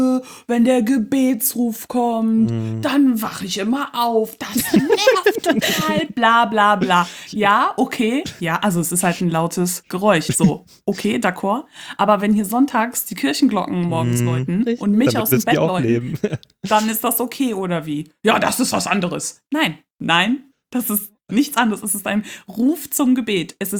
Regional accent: Cologne, North Rhine-Westphalia, Germany; Ich komme aus Köln

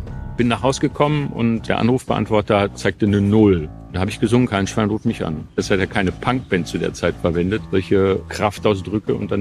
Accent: North Rhine-Westphalia, Germany; Bei uns in Westfalen, komischerweise, gibt's ja nur Freibäder oder mal einen Kanal und mal einen See. Ist ganz wenig. Also ich war richtig verwöhnt, als ich dann nach Berlin kam

